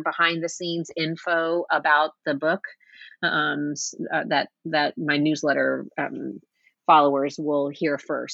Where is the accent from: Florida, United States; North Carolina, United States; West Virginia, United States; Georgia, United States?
Florida, United States; Key West; I grew up in Key West junior high and high school.